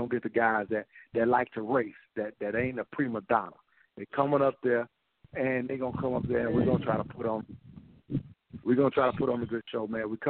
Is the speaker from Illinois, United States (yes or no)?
yes; Harvey, Illinois, United States; Now, the thing is, I'm from Harvey. I ain't forgot my roots.